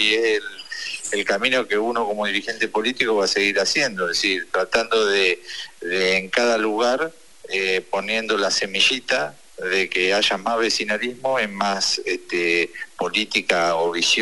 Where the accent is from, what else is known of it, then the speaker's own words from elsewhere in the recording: Buenos Aires, Argentina; particularmente como bonaerense poder aportar desde mi lugar y de mi experiencia algo distinto